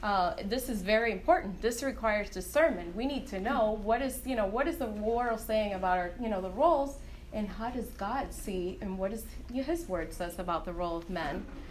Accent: Cuba; English is a second language; moved away; I was raised in Cuba. Cuba is still a communist country, and church was illegal for a decade or so while I was in Cuba.

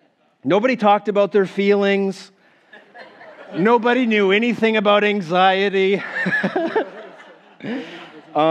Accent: Midwest, United States; I grew up in the Midwest. Raise your hand if you grew up in the Midwest. I'm curious. How many of us are there? Yeah. Whoop, whoop. There's a few of us. I grew up in the upper Midwest. And so I was born in the 70s.

